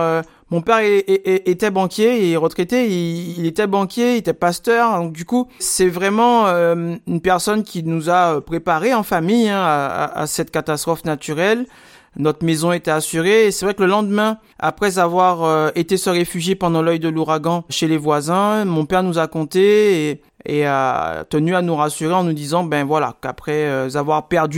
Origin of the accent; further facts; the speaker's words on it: Guadeloupe, France; born there; Et en fait, je suis né en Guadeloupe, qui est un territoire passionnant, passionné, brûlant